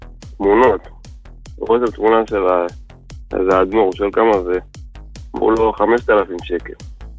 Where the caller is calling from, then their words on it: Bnei Brak, Tel Aviv District, Israel; אני עם בני ברק